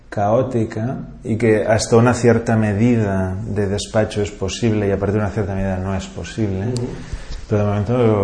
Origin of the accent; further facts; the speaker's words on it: Barcelona, Catalonia, Spain; soy el único barcelonés del despacho y esto está bien